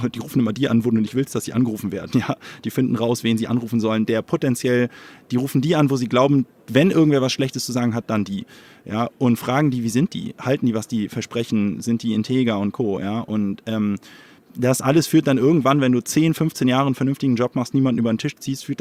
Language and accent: German; Hamburg, Germany; Ich bin in Hamburg geboren, bin eigentlich Hamburger